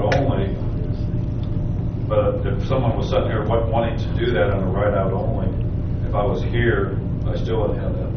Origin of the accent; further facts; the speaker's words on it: Fort Wayne, Indiana, United States; I'm not an expert. I'm from Fort Wayne, so I'm not here.